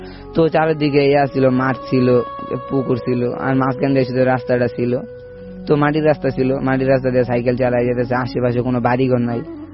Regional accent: Mymensingh Division, Bangladesh; আমাদের দেশের বাড়ি ময়মনসিংহ গ্রামে গ্রাম অঞ্চলে থাকি।

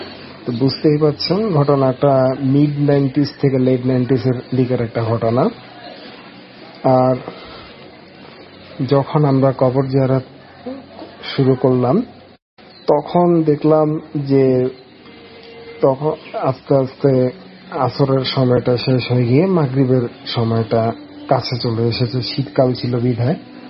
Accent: Chittagong, Chittagong Division, Bangladesh; আমার গ্রামের বাড়ি এবং শহরের চট্টগ্রামে আমার নিজের বাড়ি

